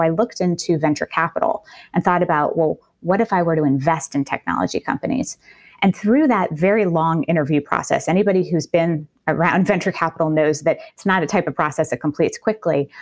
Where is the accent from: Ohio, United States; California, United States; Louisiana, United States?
Louisiana, United States; New Orleans; I grew up in New Orleans and it's really a melting pot of different cultures and languages.